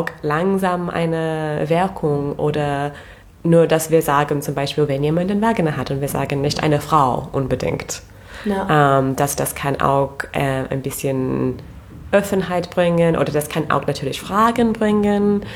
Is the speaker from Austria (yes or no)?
no; England, United Kingdom; German is a second language; moved away as an adult; now in Berlin, Germany; Ich komme aus England und ich bin in Berlin seit 6 Jahren.